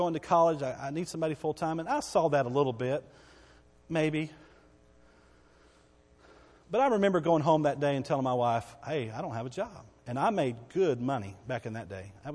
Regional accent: Bowie, Texas, United States; I got to be a youth pastor at 18 years old in my hometown. The town I grew up in from the time I was 0 to the time I was 18. Bowie, Texas, the big city of Bowie, Texas.

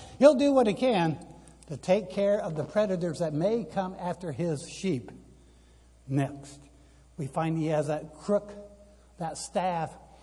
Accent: Kansas, United States; since I came from Kansas, the lions and tigers and bears, oh my, they're up there.

